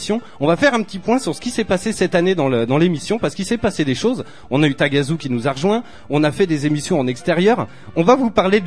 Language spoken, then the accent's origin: French; Tours, Centre-Val de Loire, France; Moi, je viens de Tours à la base et le sport le plus populaire à Tours, c'est le volleyball.